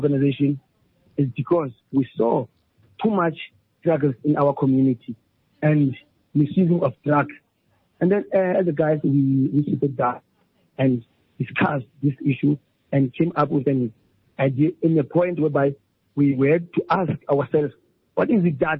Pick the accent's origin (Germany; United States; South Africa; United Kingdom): South Africa; Bloemfontein, Free State; English is a second language; also born or lived in Eastern Cape; I was born in Eastern Cape, Hummelumtown, Ekurhuleni. Then I grew up in Bloemfontein. I did my schooling at Bloemfontein.